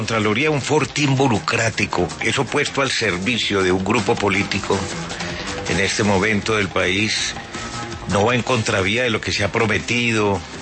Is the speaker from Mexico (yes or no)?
no; Colombia